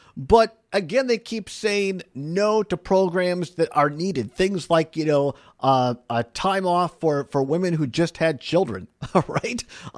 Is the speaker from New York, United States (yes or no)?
no; Richland Center, Wisconsin, United States; I grew up in Richland Center, Wisconsin, southwest Wisconsin, about halfway between Madison and La Crosse.